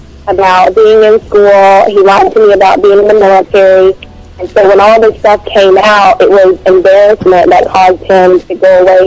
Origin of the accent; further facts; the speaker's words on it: Georgia, United States; Oh, so he can't tell I'm from Georgia from my boys?